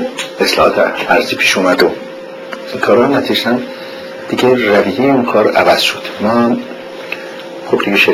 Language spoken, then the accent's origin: Persian; Iran; moved away as an adult; من آخری که از ایران آمدم